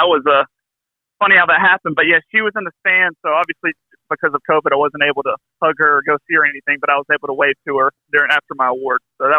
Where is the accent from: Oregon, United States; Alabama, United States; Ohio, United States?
Alabama, United States; Athens; it's not too far from my hometown of Athens, it seems like a perfect fit for me.